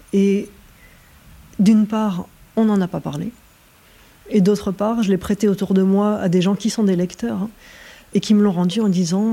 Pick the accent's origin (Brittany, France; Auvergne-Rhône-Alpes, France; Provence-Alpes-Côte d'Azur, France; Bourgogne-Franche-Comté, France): Bourgogne-Franche-Comté, France; rentrer chez moi. Chez moi dans le Morvan, mais chez moi en chair.